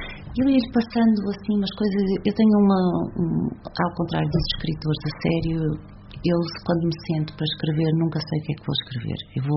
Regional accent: Portugal; Eu sou muito portuguesa

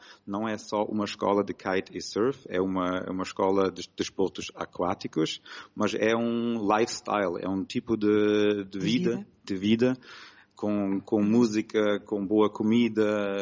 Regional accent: Aveiro, Portugal; also born or lived in Germany; Eu morei 8 anos quando estava miúdo em Portugal, assim sempre senti muito português. E assim que meu pai estava aqui na zona de Aveiro, morando em Fermentelos, mais que 20 anos, eu me sinto muito em casa nessa zona.

